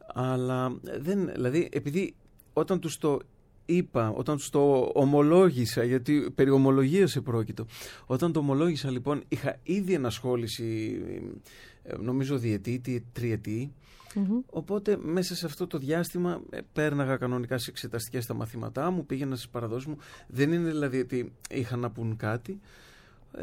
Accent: Athens, Attica, Greece; also born or lived in Nea Smyrni; Αθήνα έχω γεννηθεί και μεγαλώσει, στη Νέα Σμύρνη μάλλον. Αλλά καταγωγή είναι από πλευράς μπαμπά ναυπακτία Μεσολόγγι, από πλευρά μαμάς Κορινθία.

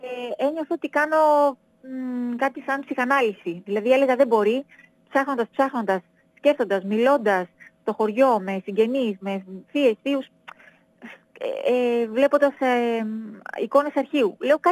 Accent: Thessaloniki, Central Macedonia, Greece; και στη γειτονιά που ζούσα στη Θεσσαλονίκη και στο χωριό μου πάρα πολύ, όλα τα καλοκαίρια

